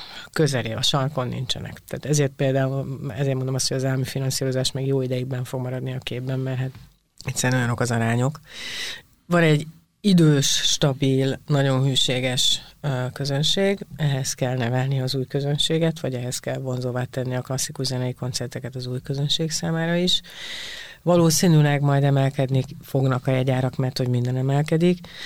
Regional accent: Hungary; magyarok vagyunk

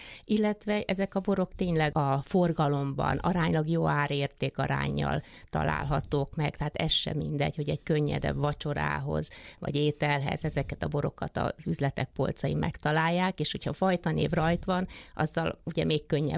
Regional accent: Érd, Pest, Hungary; born there; Mi véletlenül kerültünk ide, mert én érdi születésű vagyok

